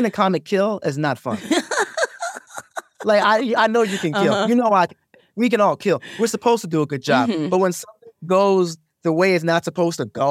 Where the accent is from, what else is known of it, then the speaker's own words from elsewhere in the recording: Maryland, United States; I live in Maryland. You know, I'm from Maryland.